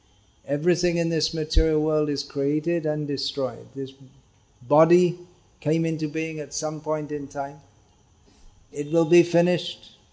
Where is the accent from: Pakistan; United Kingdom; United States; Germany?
United Kingdom; England; I'm from England, and English people never like American English or Indian English. For that matter, we, from the south of England, we don't like Lancashire English or Geordie English, or a bit of snobbishness there.